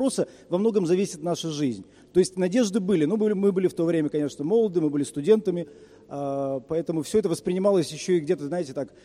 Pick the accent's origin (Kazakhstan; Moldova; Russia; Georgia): Moldova; я родом из Молдовы.